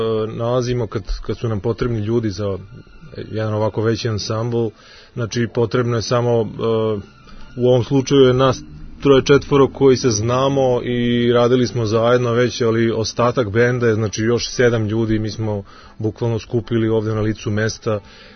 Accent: Skopje, Skopje Statistical Region, North Macedonia; moved away as an adult; Ja sam inače iz Skoplje, iz Makedonije, otišao u Amsterdam da studiram džez kompoziciju i aranžiranje.

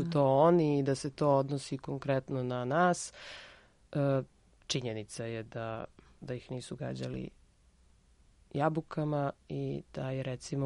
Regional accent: Herzegovina, Bosnia & Herzegovina; s obzirom da sam rodom Hercegovka

